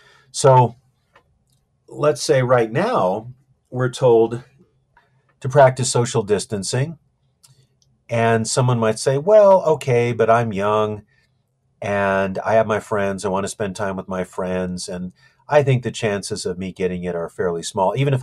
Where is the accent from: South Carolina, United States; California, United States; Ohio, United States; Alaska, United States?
Alaska, United States; I'm from Alaska, and there's a lot of small planes that operate there, like one engine planes